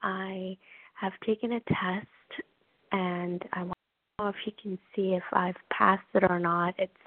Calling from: Ontario, Canada

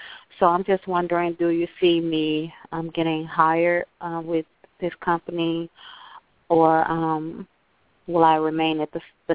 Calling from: Florida, United States; I'm in Florida.

